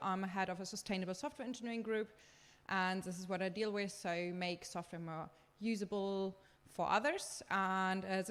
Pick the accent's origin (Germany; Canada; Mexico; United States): Germany; So since I'm from Germany, this is a little bit put on German law